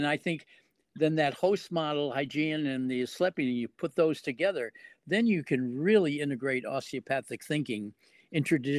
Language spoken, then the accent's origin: English; Connecticut, United States; moved away as an adult; also born or lived in Maine / Oklahoma; I grew up in Connecticut and then spent all my youth in Connecticut, then went to Maine to go to college, and that's when I fell in love with the state of Maine.